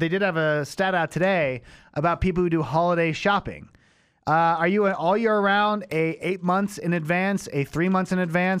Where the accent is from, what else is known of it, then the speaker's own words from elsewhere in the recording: San Bernardino, California, United States; Growing up in California in San Bernardino, which was like the mountains there